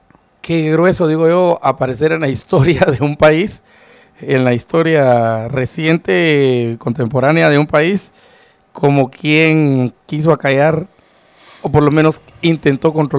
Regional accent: Guatemala; sigo siendo ciudadano guatemalteco

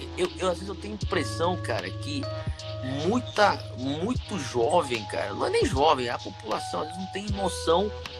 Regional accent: Brazil; enquanto eu sou brasileiro, pra mim eu tô sentindo que assim, não é possível

